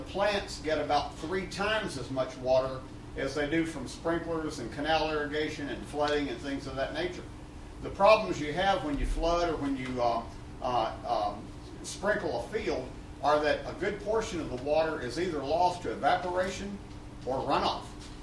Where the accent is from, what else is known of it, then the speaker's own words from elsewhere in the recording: Texas, United States; I'm not from Idaho. I'm from Texas.